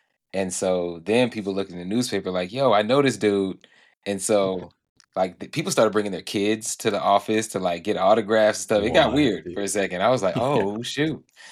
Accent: Jacksonville, Florida, United States; I was in Jacksonville, that's my hometown

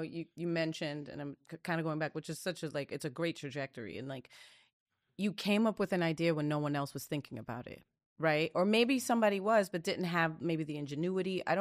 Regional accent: Astoria, New York, United States; I'm from Queens. I'm from Astoria.

